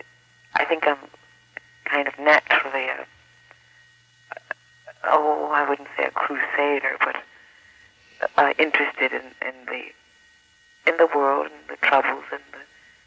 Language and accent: English; Harlem, New York, United States; And I grew up in Harlem